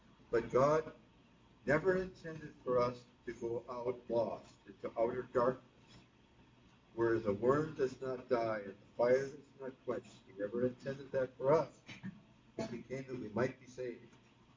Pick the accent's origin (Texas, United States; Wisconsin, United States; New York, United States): Wisconsin, United States; Sheboygan; when I was growing up in Sheboygan